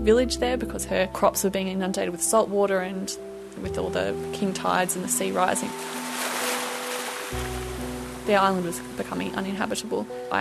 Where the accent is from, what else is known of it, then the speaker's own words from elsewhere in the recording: Mildura, Victoria, Australia; also born or lived in Alice Springs; I was born in Alice Springs, which is right in the middle of Australia in the desert, in the Northern Territory. But as a child, my family moved to a place called Mildura, which is right in the middle of the desert, but it's a bit of an oasis because it's on the Murray River.